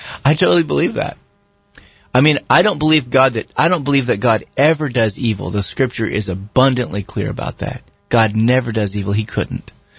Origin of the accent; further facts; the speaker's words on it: United States; And I'm an American, and I'm not supposed to have any.